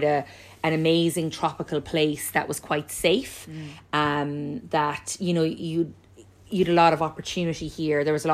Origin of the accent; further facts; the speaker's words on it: Dungarvan, Munster, Ireland; moved away as an adult; now in Perth, Australia; I've lived in Australia for 13 years. I'm originally from Dungarvan, County Waterford